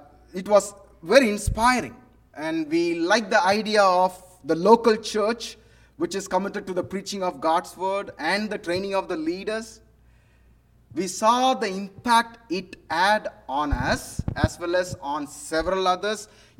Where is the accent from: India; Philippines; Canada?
India; South India; now in United States; Actually, we are from South India, and we moved up to North India as cross-cultural missionaries.